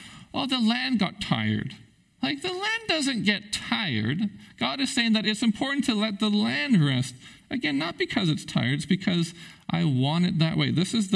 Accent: Prince Rupert, British Columbia, Canada; now in Terrace, Canada; Now, I think back to my life in growing up in Prince Rupert.

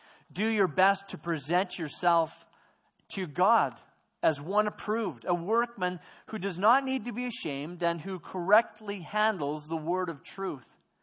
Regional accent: Watson Lake, Yukon, Canada; I grew up in Watson Lake, Yukon, for most of my teenage and preteen years. And Watson Lake is a small town on the Alaska Highway.

